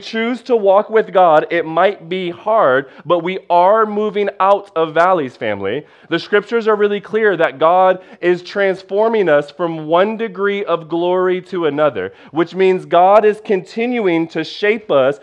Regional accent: Detroit, Michigan, United States; I grew up in Detroit, okay? I don't like the woods.

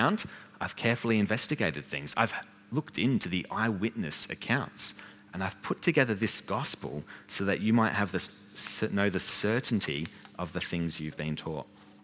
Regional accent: Australia; I think as Aussie Christians, we don't really use the language of brothers and sisters very much.

